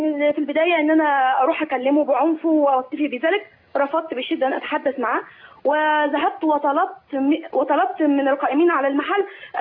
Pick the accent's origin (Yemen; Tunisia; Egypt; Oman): Egypt; now in Riyadh, Saudi Arabia; كنت انا في كندا، انا اساسا مصريه الاصل كنديه الجنسيه.